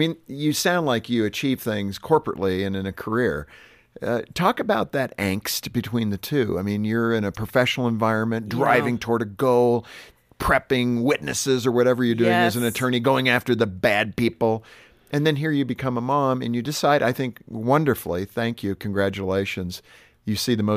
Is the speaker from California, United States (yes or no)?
yes; California, United States; I grew up in California, so the Donner Party